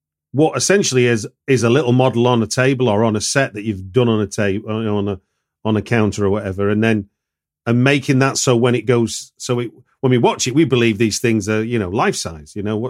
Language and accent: English; Hackney, London, United Kingdom; I'm going to see it when it hits my hometown of Hackney Picture House.